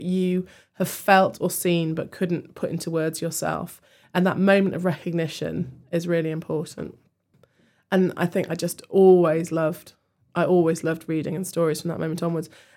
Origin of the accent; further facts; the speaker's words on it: Inverness, Scotland, United Kingdom; born there; also born or lived in Bedfordshire / Liverpool / Cambridge; I was born in Inverness. We moved to Bedfordshire. Then my mother went and did her PhD at the University of Liverpool. So I lived there from the ages of 4 to 7. And then we moved to Cambridge.